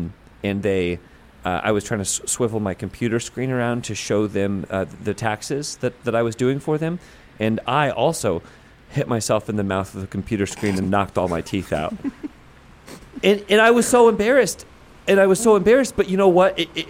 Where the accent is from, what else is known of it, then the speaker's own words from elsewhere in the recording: Chicago, Illinois, United States; I'm from Chicago. I care about one thing and one thing only, Navy Pier, where I go to eat my deep dish pizza, bubblegum shrimp.